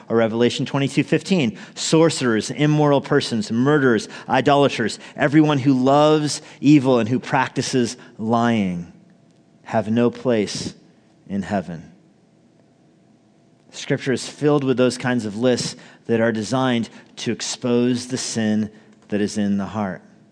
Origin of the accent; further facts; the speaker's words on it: United States; asking me a bunch of questions about growing up in the States